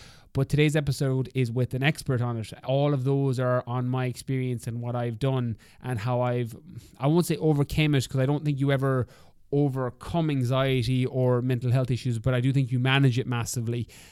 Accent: Ireland; As Irish people, we don't tend to be the best to be like, I have a problem.

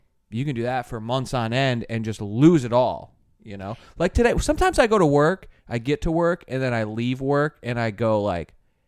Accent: Michigan, United States; Yeah, I think if you go back to my hometown, it's all they're all still doing that.

